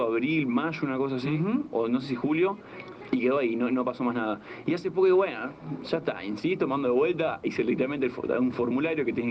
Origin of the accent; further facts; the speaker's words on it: Argentina; now in Rosario, Argentina; Sí, digo, yo estoy viviendo en Rosario, en realidad soy de un pueblo.